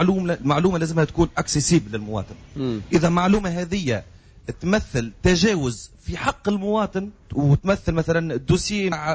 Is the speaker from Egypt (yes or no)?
no; Tunisia; moved away as an adult; أنا صحيح خرجوني من تونس، عذبوني قبل ما نخرج من تونس